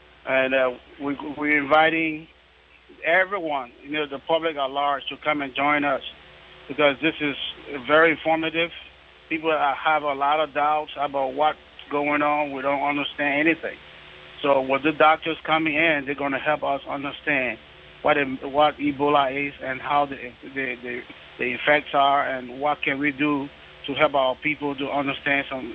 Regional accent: Liberia; now in Oregon, United States; We are from Liberia, and we have our families, our loved ones, and the people. We're all connected to the people in Liberia as a community here.

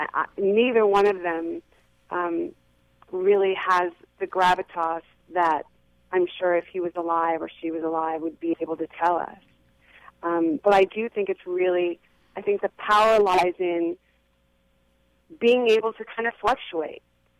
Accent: California, United States; growing up in the Bay Area, which was very liberal, but it was still, you know, I was still in suburbia.

